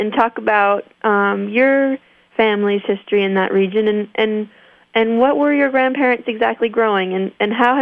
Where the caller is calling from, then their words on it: Hardwick, Vermont, United States; Tell me a little more, because I'm calling you from Hardwick, Vermont, which is another really dynamic agricultural economy.